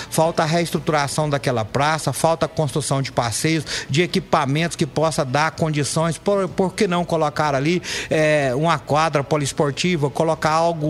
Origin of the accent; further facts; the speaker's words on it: Brazil; os moradores do bairro São Judas Tadeu, onde eu nasci e criei nas proximidades daquele bairro, no bairro São Benedito.